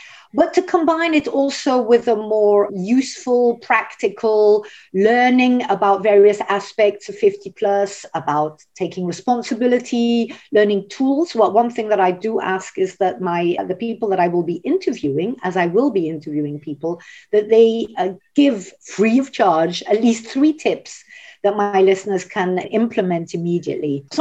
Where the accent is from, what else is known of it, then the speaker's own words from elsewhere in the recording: France; I am a 50 plus global nomad. Originally, I am British, but I was brought up in France